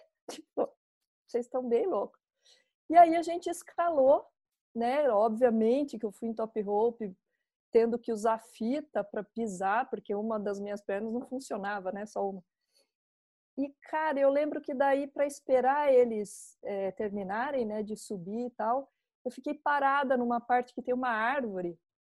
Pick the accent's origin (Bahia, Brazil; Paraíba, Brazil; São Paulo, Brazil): São Paulo, Brazil; Botucatu; also born or lived in Curitiba; Eu sou de Botucatu.